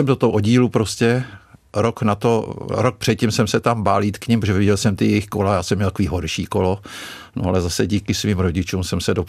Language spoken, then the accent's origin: Czech; Karlovy Vary, Karlovy Vary Region, Czechia; Já jsem vyrůstal v Karlových Varech.